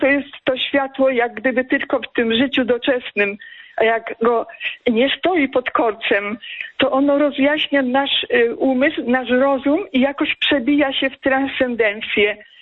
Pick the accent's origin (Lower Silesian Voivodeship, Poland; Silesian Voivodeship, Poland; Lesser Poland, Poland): Lesser Poland, Poland; Andrychów; Kłania się Kraków, a także moje rodzinne miasteczko Andrychów, w którym dzisiaj jestem.